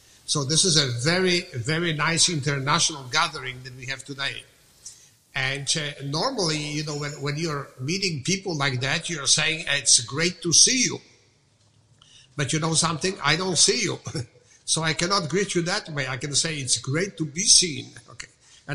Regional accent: Poland; English is a second language; now in United States; We immigrated from Poland. Poland at that time was under communism. There was no freedom in Poland, but very quickly we found out that even in America, which is such a wonderful place, there is no actually freedom without financial freedom.

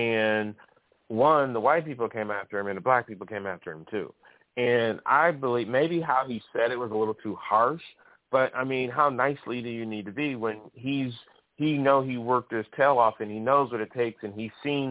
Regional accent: Chicago, Illinois, United States; Some young brother came to me, got to talking to me and found out I was from Chicago.

